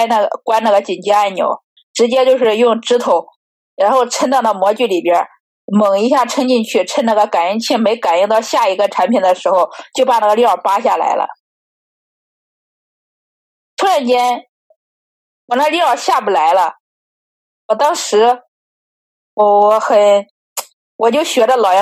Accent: Henan, China; 因为我们河南人那边的话就是冬天嘛就是冷嘛

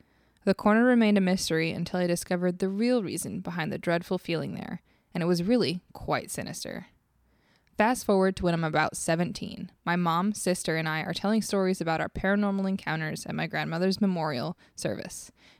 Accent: Illinois, United States; Once upon a hot minute ago, my sister and I were a couple of wee children growing up in Southern Illinois.

